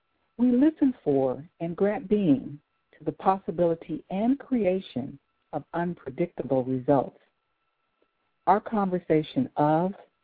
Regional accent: California, United States; The second week is Let's Celebrate with host Shakaysha Showers out of California, my hometown.

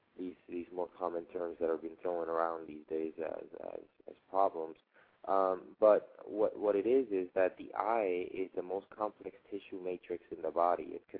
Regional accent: Colombia; now in Miami, United States; I was born and raised in South America, in Colombia, near the coast, with the ocean. And I reside here in Miami

